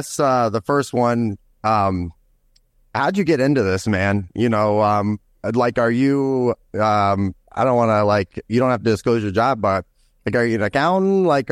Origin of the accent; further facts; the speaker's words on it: Oxford, South East England, United Kingdom; born there; I was born in Oxford, about like 45 minutes from you.